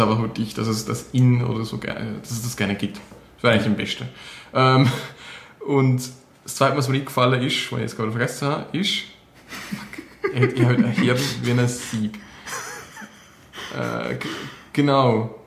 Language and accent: German; Switzerland